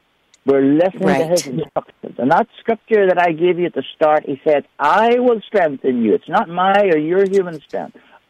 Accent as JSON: {"language": "English", "country": "Ireland", "accent": "Irish", "said": "And you can understand my Irish accent, humanlife.ie."}